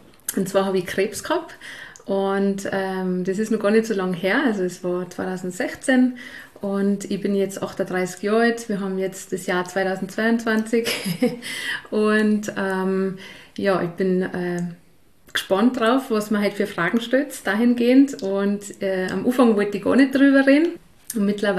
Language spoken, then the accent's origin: German; Tyrol, Austria; also born or lived in Kitzbühel; bin dann eben in Tirol wieder in meiner alten Heimat sozusagen hängen geblieben.